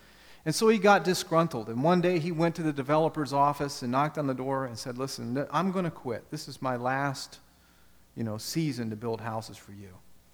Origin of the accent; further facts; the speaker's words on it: Ohio, United States; Back when I grew up in Ohio, it was very common to see in the area I lived in developers that would come in and they would buy up a whole property